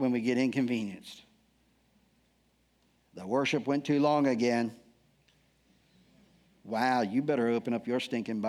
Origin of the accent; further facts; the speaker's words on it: Eastern Shore, United States; And I'm born and raised on the Eastern Shore